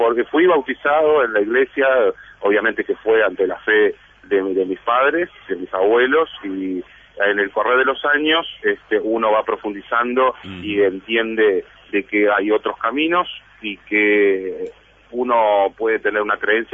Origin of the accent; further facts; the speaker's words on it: Juan Lacaze, Colonia, Uruguay; moved away as an adult; Y soy del interior, soy de Juan Lacase, y recién cuando me tocó la vida universitaria fue que llegué a Montevideo.